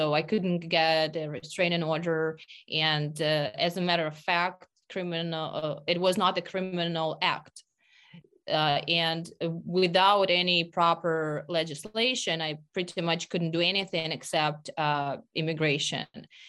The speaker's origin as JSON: {"language": "English", "country": "Ukraine", "second_language": "English", "moved": "as an adult", "said": "I immigrated from Ukraine back in 2013-14. With my 2-year-old son."}